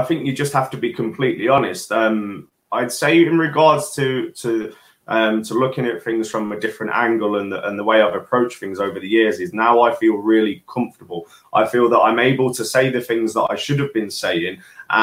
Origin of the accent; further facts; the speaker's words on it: United Kingdom; we as British people should be focusing on our own country